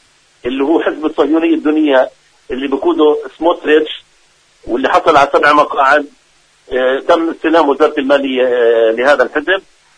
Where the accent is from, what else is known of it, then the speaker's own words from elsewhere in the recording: Palestine; طبعا مع المردودة داخليا علينا كفلسطينيين بالتأكيد ستكون هنالك انعكاسات خطيرة على الفلسطينيين